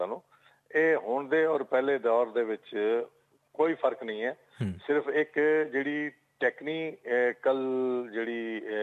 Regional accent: Sri Ganganagar, Rajasthan, India; ਮੈਂ ਸ੍ਰੀ ਗੰਗਾਨਗਰ ਰਾਜਸਥਾਨ ਦਾ ਰਹਿਣ ਵਾਲਾ।

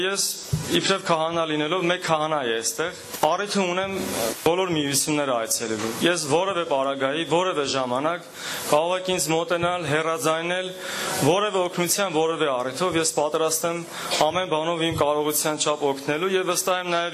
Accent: Armenia; Ես էլ Հայաստանից եմ։

